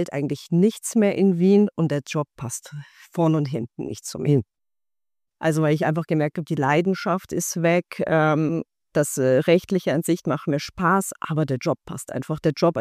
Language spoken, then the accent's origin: German; Baden-Württemberg, Germany; now in Munich, Germany; als ich so halb bei meinen Eltern gewohnt habe, in der Nähe von Stuttgart. Und ich bin dann, aber ich wusste immer, da wo ich herkomme, ist zwar ganz schön, aber nichts für mich. Und dann bin ich nach der Ausbildung eigentlich direkt nach München.